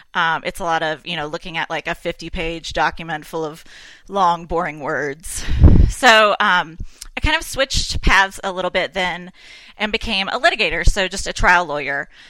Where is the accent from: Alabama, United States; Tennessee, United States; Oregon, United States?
Tennessee, United States; I went to Vanderbilt in Nashville. I'm from Tennessee.